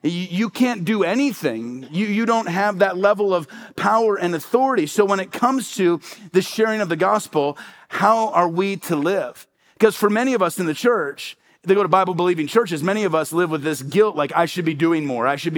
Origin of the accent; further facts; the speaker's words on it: Midwest, United States; born there; I don't know if it's because I was a firstborn child or because I was born in the Midwest